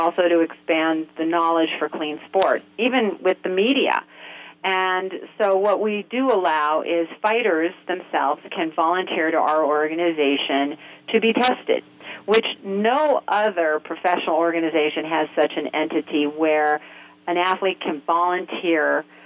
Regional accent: Toronto, Ontario, Canada; born there; I was born in Toronto.

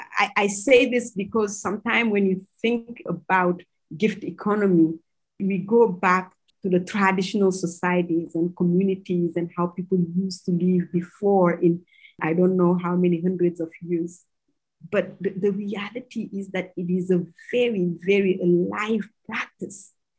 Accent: Mali; the year before was my first trip to the US, 1996. We came from Mali

